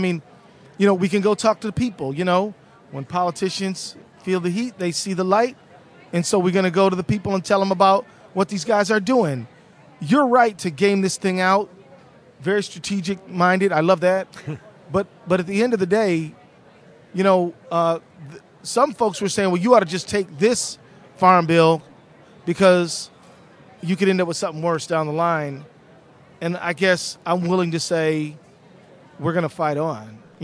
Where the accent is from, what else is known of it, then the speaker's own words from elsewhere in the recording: Minnesota, United States; I'm from an ag state. I'm from Minnesota, right? Grain belt.